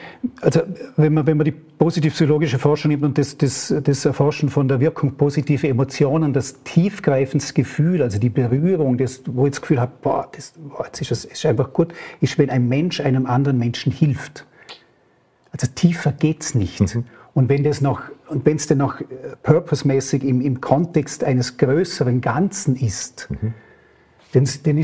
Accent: Vorarlberg, Austria; als Vorarlberger sagt man dann ja, im Großen und Ganzen geht es mir gut.

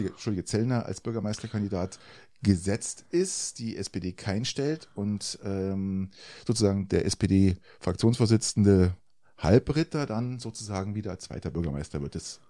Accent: Garmisch-Partenkirchen, Bavaria, Germany; Also herzlichsten Glückwunsch nach Garmisch, meiner Heimatstadt.

